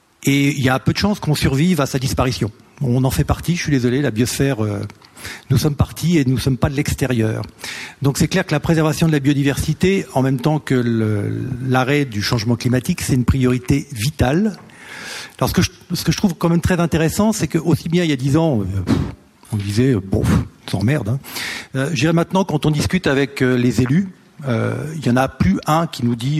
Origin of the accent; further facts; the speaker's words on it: Normandy, France; Alors moi, je suis normand et moitié breton de l'autre côté.